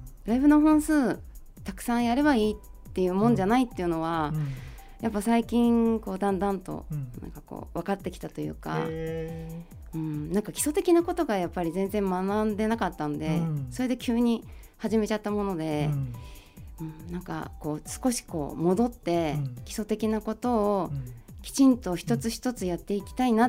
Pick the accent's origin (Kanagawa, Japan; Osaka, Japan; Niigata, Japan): Kanagawa, Japan; Yokosuka; 私は、横須賀出身で、横浜で会社員をしながら音楽活動をしております。